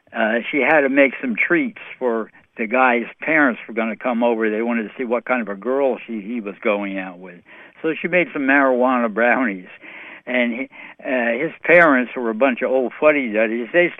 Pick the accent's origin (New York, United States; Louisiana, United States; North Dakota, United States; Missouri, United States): New York, United States; New York City; Hey, I'm from New York City, you know.